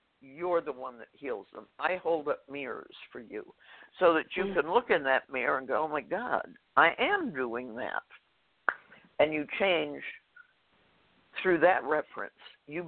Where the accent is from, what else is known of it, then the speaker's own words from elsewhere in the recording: Seattle, Washington, United States; also born or lived in Beverly Hills; I've been raised on water my whole life. I was born in Seattle and lived on Lake Washington for many years and then moved down to Beverly Hills where my mother's family was from.